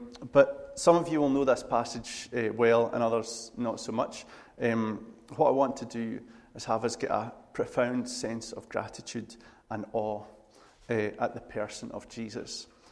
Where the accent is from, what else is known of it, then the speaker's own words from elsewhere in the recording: Glasgow, Scotland, United Kingdom; I'm from Glasgow, which is a small village just north of here